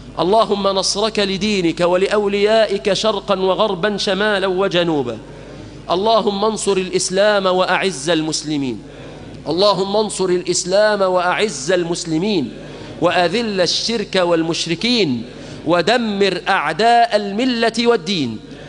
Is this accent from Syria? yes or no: no; Egypt